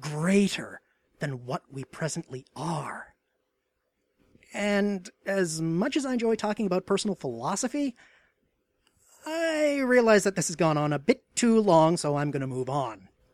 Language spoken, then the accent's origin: English; Canada; I am Canadian. My paternal grandfather came from Norway. I was born in 1988.